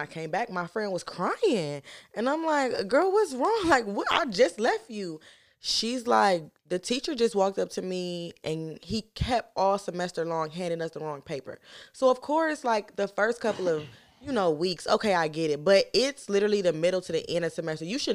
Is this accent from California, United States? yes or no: no; Cleveland, Ohio, United States; So, of course, growing up in Cleveland, that's what everybody talk about.